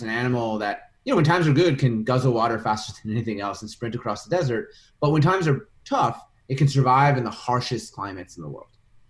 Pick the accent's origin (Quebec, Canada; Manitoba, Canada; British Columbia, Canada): Manitoba, Canada; Winnipeg; I'm from Winnipeg.